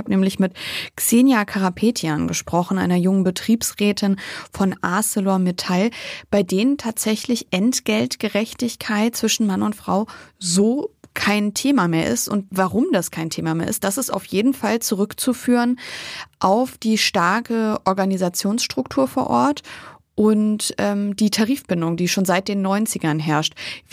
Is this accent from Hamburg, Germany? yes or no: no; Wolfsburg, Lower Saxony, Germany; wie zum Beispiel Volkswagen, Wolfsburg, wo ich herkomme.